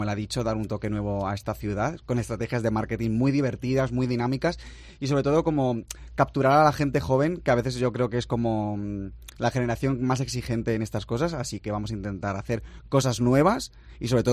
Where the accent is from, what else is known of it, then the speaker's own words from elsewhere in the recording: Toledo, Castilla-La Mancha, Spain; soy toledano de toda la vida, TTV